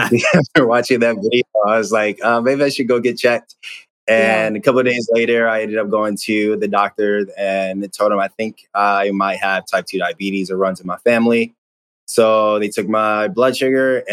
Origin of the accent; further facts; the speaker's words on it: Ypsilanti, Michigan, United States; Near Detroit. So close to this area here. So I grew up in Ypsilanti, Michigan.